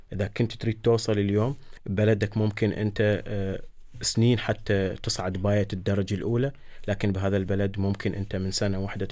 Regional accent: Iraq; now in Germany; أنا كعراقي أمثل بلدي العراق، لأنه أنا اليوم اللي يشوفني بالشارع، حتى وإن كنت أحمل الجواز أو الجنسية الألمانية، حتى وإن كنت صار لي 25 30 40 سنة بهذا البلد، بالأول بالأخير أسمى عراقي مقيم أو عراقي مولود

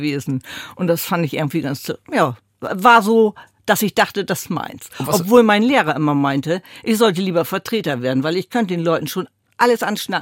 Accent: Rotenburg, Lower Saxony, Germany; Ich bin in Ruckenburg-Würme geboren.

